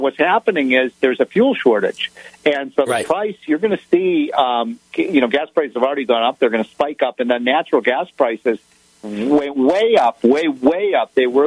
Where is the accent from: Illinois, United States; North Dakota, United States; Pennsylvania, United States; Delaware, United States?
Illinois, United States; Chicago; I remember like it was yesterday, the 1970s, when growing up in Chicago.